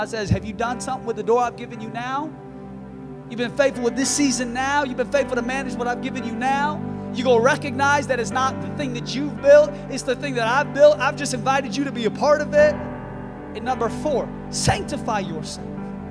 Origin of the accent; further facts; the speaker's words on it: Seattle, Washington, United States; I was raised in Seattle, and I didn't go to a public high school.